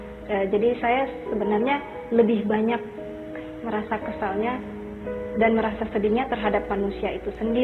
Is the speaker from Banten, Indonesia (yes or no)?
no; Manado, North Sulawesi, Indonesia; born there; Saya lahir di Manado tahun 1968, tanggal 26 Januari.